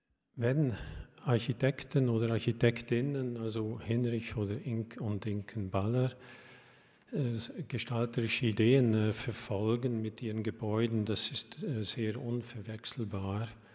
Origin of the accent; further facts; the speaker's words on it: Switzerland; accent: Swiss; ich habe ein bisschen mit meinem Schweizer Akzent Schwierigkeiten, das auszusprechen